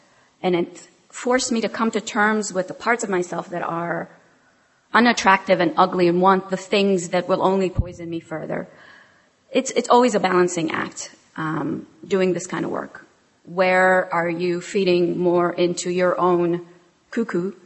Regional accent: Israel; moved away as an adult; now in United States; See, I grew up in Israel. I didn't even grow up here. And I got here in my late 20s

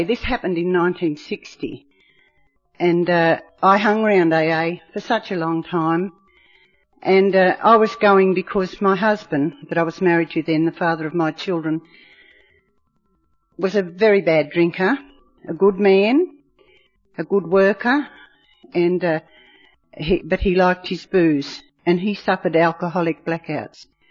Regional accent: New South Wales, Australia; And I come from the Manning area.

